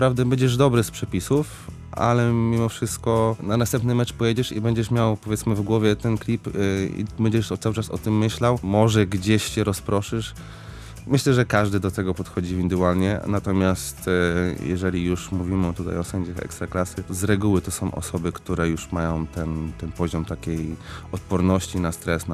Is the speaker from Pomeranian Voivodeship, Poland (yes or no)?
yes; Pomeranian Voivodeship, Poland; my jesteśmy tutaj z Pomorza, z północy, więc mamy